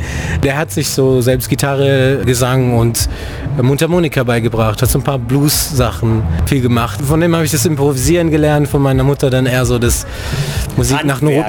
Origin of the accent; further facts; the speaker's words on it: Garbeck, North Rhine-Westphalia, Germany; wir kommen aus dem Sauerland. Wir kommen aus dem tiefsten Sauerland, aus dem kleinen Kaff. Wir kommen aus Garbeck, das gehört zu Balve. Das Einzige, was man in Balve kennen könnte, ist die Höhle.